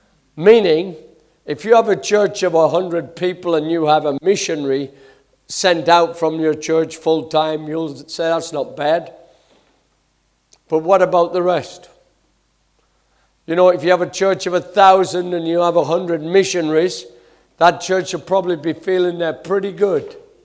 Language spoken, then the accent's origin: English; Yorkshire and the Humber, United Kingdom; moved away as an adult; now in Canada; I'm from Yorkshire originally. I've forgotten how to talk like where I come from, but I was here until 1974. From 53 to 74, I was just Yorkshire born, Yorkshire bred